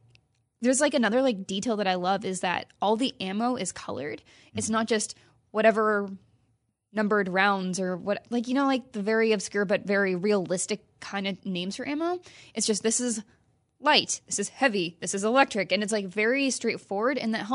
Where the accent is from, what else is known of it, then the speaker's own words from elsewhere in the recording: Midwest, United States; So, yes, it's like I grew up in the Midwest. This is not that cold, but it's California.